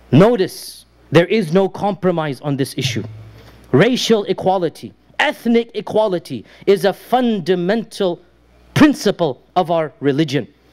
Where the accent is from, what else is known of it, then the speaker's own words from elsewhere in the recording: Pakistan; because I'm from that place, I don't mind saying this, I am Pakistani first and Muslim second.